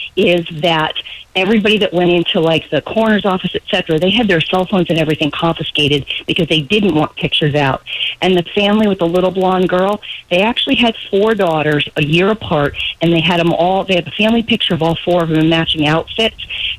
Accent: Newtown, Connecticut, United States; I'm from Newtown, Connecticut, home of Sandy Hook Elementary School.

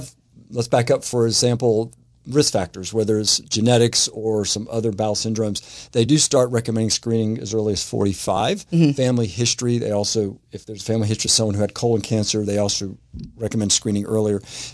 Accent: Jacksonville, Florida, United States; I am from Jacksonville, actually born and raised in Jacksonville.

